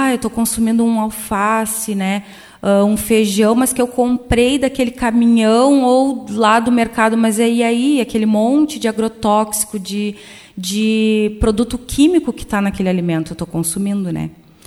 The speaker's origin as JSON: {"language": "Portuguese", "town": "Canguçu", "region": "Rio Grande do Sul", "country": "Brazil", "said": "Porque eu sou de Canguçu, né? Para quem não conhece, Canguçu fica próximo a Pelotas."}